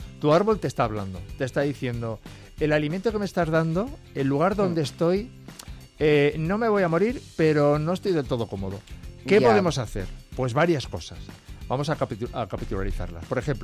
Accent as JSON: {"language": "Spanish", "region": "Extremadura", "country": "Spain", "tie": "born or raised there", "said": "yo como soy extremeño y me he cuidado..."}